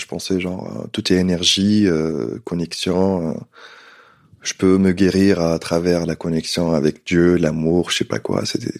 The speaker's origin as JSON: {"language": "French", "country": "Tunisia", "moved": "as an adult", "said": "Parce que j'ai quitté la Tunisie quand j'étais jeune, 18 ans."}